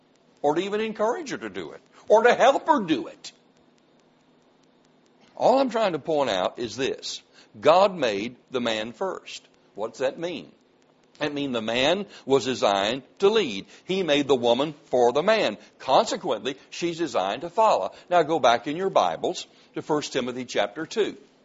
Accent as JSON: {"language": "English", "region": "the South", "country": "United States", "tie": "born or raised there", "said": "And since I was raised in the South, I've been around blacks all my life."}